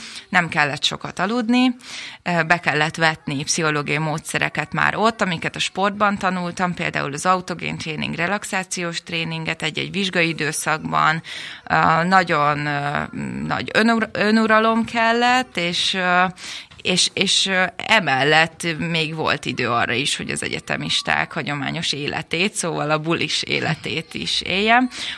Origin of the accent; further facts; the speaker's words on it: Baja, Bács-Kiskun, Hungary; also born or lived in Pécs; Vidéki vagyok, mondhatom, hogy egy lokálpatrióta, imádom Baját, Baján nőttem fel, annak ellenére, hogy Pécsett születtem, de ez csak egy kis kitérő volt a mi életünkben.